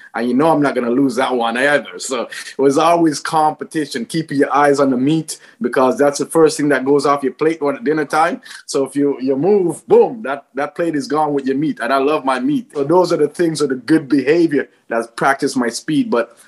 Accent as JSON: {"language": "English", "country": "Jamaica", "tie": "born or raised there", "moved": "yes", "lives_now": "Canada", "said": "Well, I grew up in Jamaica."}